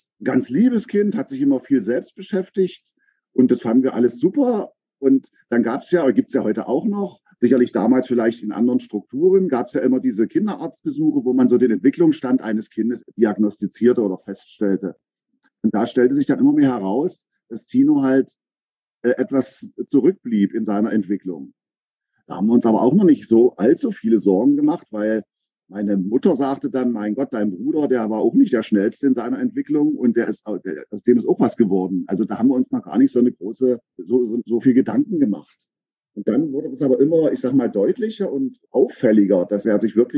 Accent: Aken, Saxony-Anhalt, Germany; now in Berlin, Germany; bin seit etwa 35 Jahren, glaube ich, Berliner, komme ursprünglich aus Sachsen-Anhalt, aus Aachen an der Elbe und habe dann irgendwann den Weg in die Großstadt gefunden

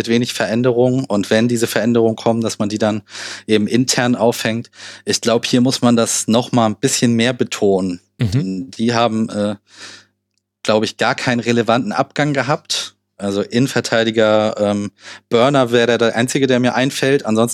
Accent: Hamburg, Germany

